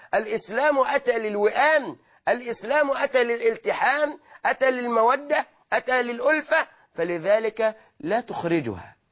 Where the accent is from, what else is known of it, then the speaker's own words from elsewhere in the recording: Egypt; نحن في واقعنا كمصريين